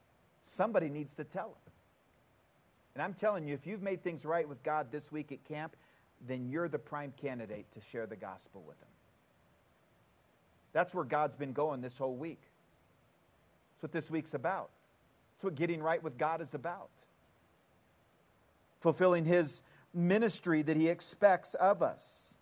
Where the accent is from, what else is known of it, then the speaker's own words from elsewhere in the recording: Murfreesboro, Tennessee, United States; my hometown is Murfreesboro, Tennessee. My neck of the woods is the Barfield Crescent area of Murfreesboro, Tennessee.